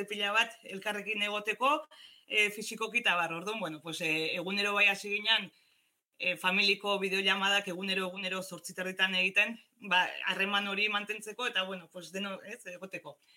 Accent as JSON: {"language": "Basque", "town": "Lasarte-Oria", "region": "Basque Country", "country": "Spain", "said": "gure herriko Lasarte horiako txoko bat"}